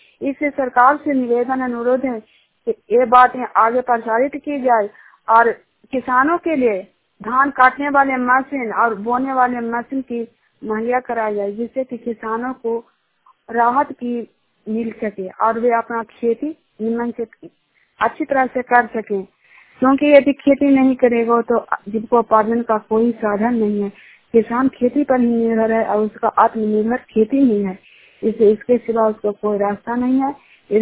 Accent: Bihar, India; मैं चिन्हार का रहने वाली हूँ और नालंदा जिला का निवासी हूँ।

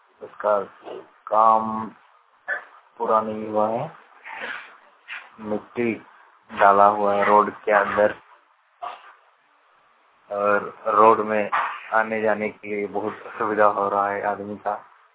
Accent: Jharkhand, India; मैं मसावनी प्रखंड से हूँ, मिदापुर सिंहभूम झारखंड गांव के नाली।

